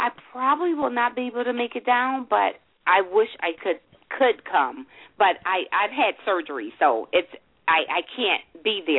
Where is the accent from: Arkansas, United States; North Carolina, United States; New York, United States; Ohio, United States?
New York, United States; Buffalo; Buffalo, New York.